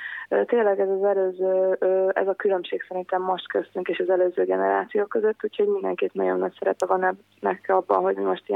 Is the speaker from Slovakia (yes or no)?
yes; Slovakia; én sosem gondolkoztam azon, hogy szlovák válogatott legyek, tehát felvidéki magyar vagyok, magyarnak tartom magam, mindig az leszek